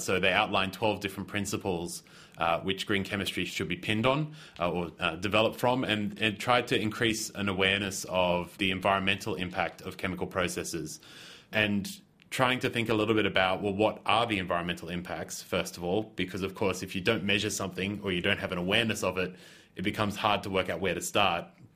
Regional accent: Australia; I'm originally from Australia.

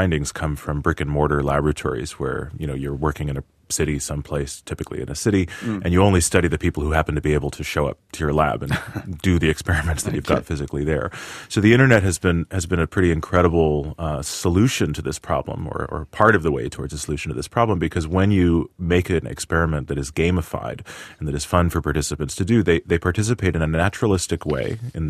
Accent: Boston, Massachusetts, United States; Yeah, I grew up in Boston.

